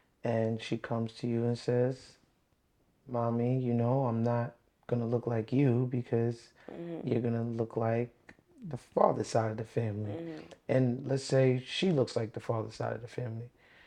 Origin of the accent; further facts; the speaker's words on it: Brooklyn, New York, United States; I'm from Brooklyn.